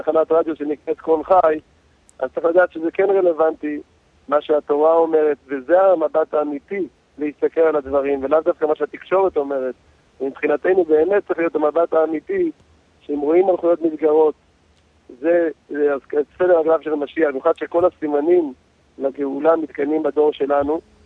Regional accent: Melbourne, Victoria, Australia; אני לא מסיני, אני ממלבורן, אני לא כל כך מכיר את האזור שבו זה קרה

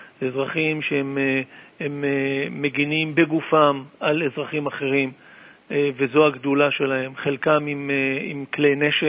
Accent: Jerusalem, Jerusalem District, Israel; אני גאה להיות חלק מהציבור הזה, הציבור הירושלמי. כפי שידוע, אני בן המקום, גדלתי פה, משפחתי כאן

